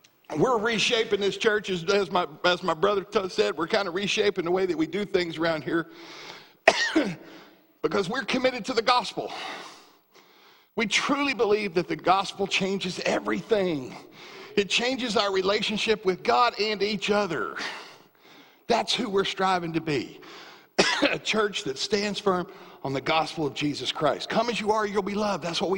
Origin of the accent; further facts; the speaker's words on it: Tennessee, United States; You guys know I was born in Tennessee, right? Born and raised in Tennessee.